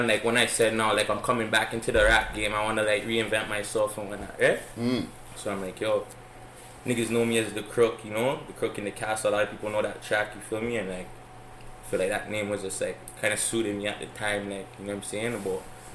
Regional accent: Toronto, Ontario, Canada; I'm from the South Side. I'm from Western Road.

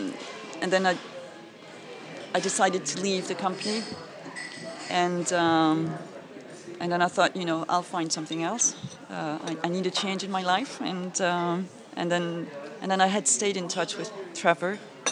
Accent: Tournai, Wallonia, Belgium; in my hometown in Tournai, they have a guide now.

